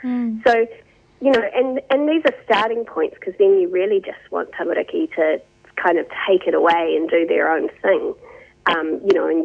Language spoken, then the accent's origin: English; Napier, Hawke's Bay, New Zealand; her and I grew up in Hawke's Bay. We're both from Napier